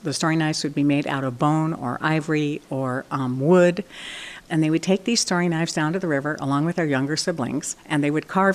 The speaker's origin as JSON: {"language": "English", "town": "Seldovia", "region": "Alaska", "country": "United States", "tie": "born or raised there", "lives_now": "Homer, United States", "said": "Kachemak Bay made me. I was raised in Seldovia. I live in Homer now."}